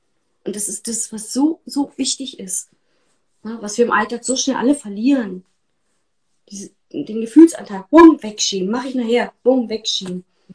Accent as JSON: {"language": "German", "region": "East Germany", "country": "Germany", "tie": "born or raised there", "said": "ich bin in der DDR groß geworden"}